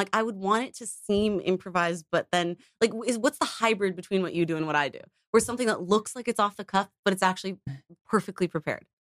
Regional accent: Canada; Sometimes I get into a bit of a pickle with being Canadian because there's sometimes I'll bring up something that I think is a reference that everyone knows and no one knows it.

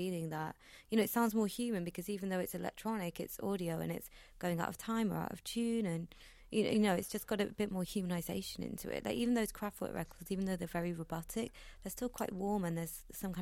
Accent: England, United Kingdom; is about when I was a teenager and constantly trying to escape my hometown in the north of England and spent a lot of night driving to gigs on these deserted dark motorways.

